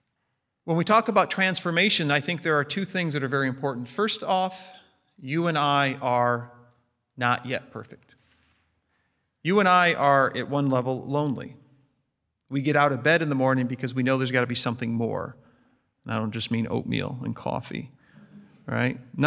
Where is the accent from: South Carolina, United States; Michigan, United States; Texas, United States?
Michigan, United States; I grew up in Michigan. I'm the youngest of eight.